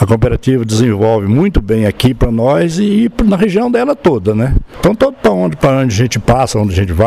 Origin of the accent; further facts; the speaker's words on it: Minas Gerais, Brazil; Eu vim de Minas Gerais para cá trabalhando de peão.